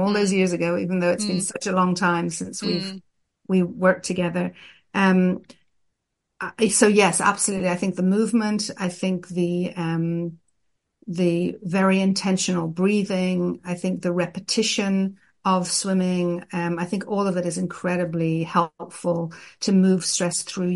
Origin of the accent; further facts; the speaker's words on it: Ireland; now in Israel; Well, I'm originally from Ireland, and I grew up in Ireland, and I moved to Israel many years ago, and I've lived a big portion of my adult life in Israel.